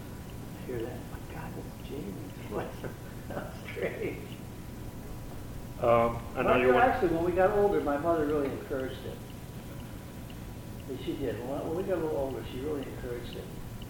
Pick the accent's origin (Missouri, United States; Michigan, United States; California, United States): Michigan, United States; Lansing; Well, I was born in 1950 in Lansing, Michigan.